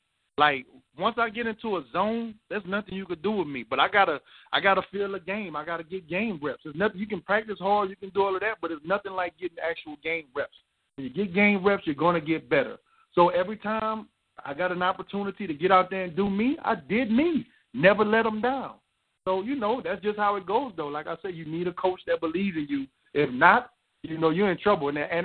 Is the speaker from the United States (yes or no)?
yes; New Orleans, Louisiana, United States; I'm from New Orleans, Louisiana, and eating is not my strong point.